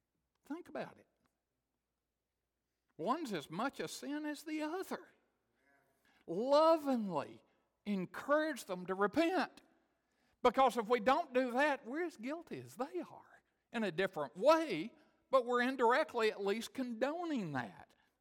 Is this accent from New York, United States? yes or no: no; Whitwell, Tennessee, United States; I remember in my hometown when I was a small kid, not so long ago, longer than I would like to think, when the United Methodist Church in Whitwell, Tennessee was just as conservative as any Southern Baptist church there.